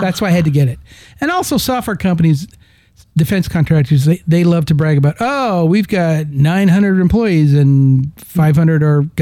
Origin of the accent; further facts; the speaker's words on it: Canada; born there; moved here, when I was 10 years old, I was told over and over, you've got dual citizenship, because mom was U.S., dad was Canadian, and I was born in Canada.